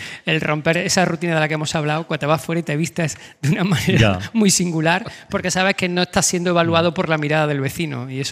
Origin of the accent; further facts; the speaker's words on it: Córdoba, Andalusia, Spain; accent: Cordoban; A mí se me permite porque soy cordobés y bueno, abro la vocal como me da la gana.